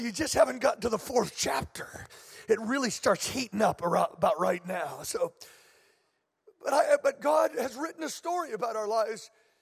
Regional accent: California, United States; born there; I was born here in California, and then I ended up pastoring for 20 years as a kind of assistant pastor.

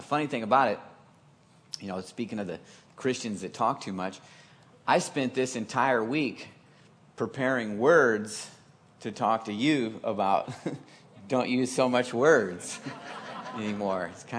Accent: Omaha, Nebraska, United States; moved away as an adult; now in Las Vegas, United States; When I was 19 years old, I moved from Omaha to Las Vegas, and I had aspirations.

